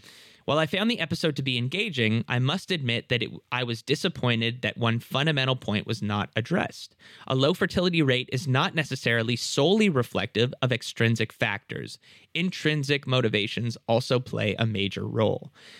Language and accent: English; Singapore; moved away as an adult; I am an immigrant from Singapore, a country well known for its ultra-low fertility rate, 1.05 in 2022, and failed attempts by its government to increase it.